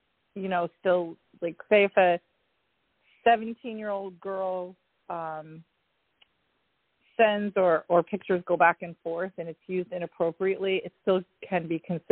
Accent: New Jersey, United States; Well, you know, I found out, and I don't know, like, you know, I'm from Jersey.

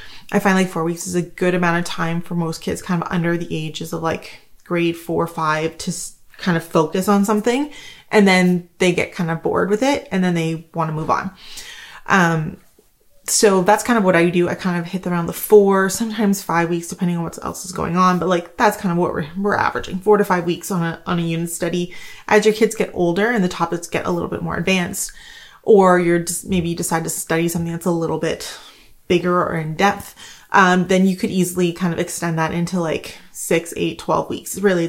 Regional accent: Canada; I'm Canadian though, and that shipping is insane.

